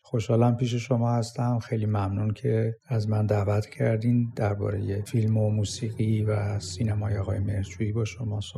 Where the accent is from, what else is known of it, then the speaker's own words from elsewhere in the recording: Iran; moved away; بعدم سفر پیش اومد و من از ایران مهاجرت کردم